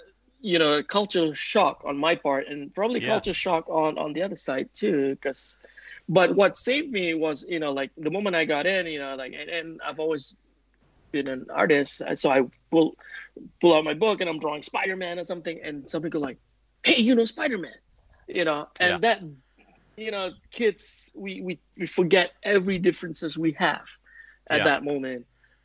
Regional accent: Kuala Lumpur, Federal Territory of Kuala Lumpur, Malaysia; And you know, I come from Kuala Lumpur, which is a major metropolitan.

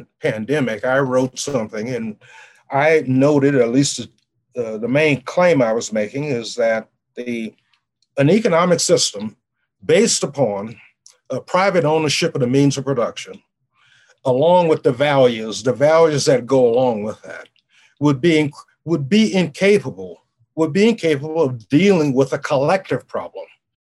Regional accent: New Orleans, Louisiana, United States; Now, I grew up in a world in New Orleans. I grew up in Jim Crow.

